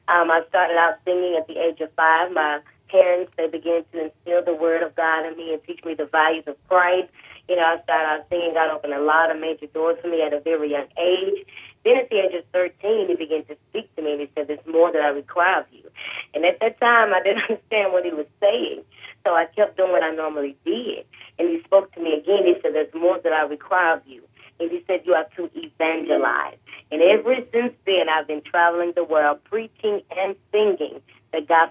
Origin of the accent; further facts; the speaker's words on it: West Memphis, Arkansas, United States; I am originally from West Memphis, Arkansas.